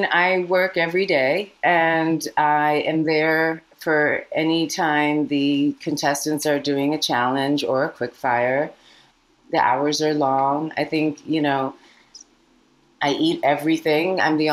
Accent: India; born there; I was born in India. I still feel very Indian.

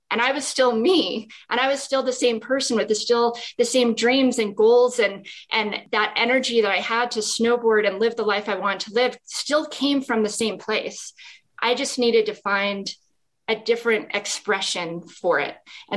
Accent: Las Vegas, Nevada, United States; So when I was young, I grew up in Las Vegas. I grew up skiing and snowboarding, and that's not where you expect a professional athlete to come from.

